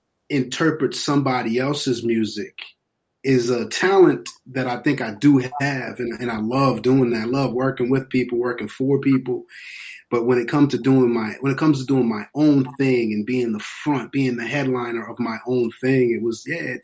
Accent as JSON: {"language": "English", "region": "Massachusetts", "country": "United States", "tie": "born or raised there", "said": "I grew up on the East Coast, just south of Boston in Massachusetts"}